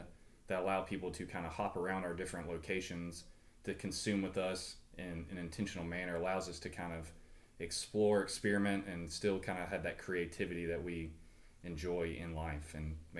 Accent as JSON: {"language": "English", "town": "Birmingham", "region": "Alabama", "country": "United States", "said": "we're from Birmingham. So we have a great affinity for this city, coming down here since we were little kids"}